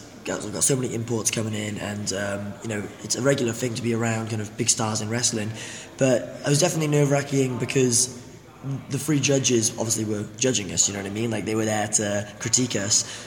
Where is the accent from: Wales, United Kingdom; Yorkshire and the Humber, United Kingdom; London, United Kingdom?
Wales, United Kingdom; Cardiff; I've got a big goodbye show down in Cardiff, in my hometown, and it's in the venue that I started training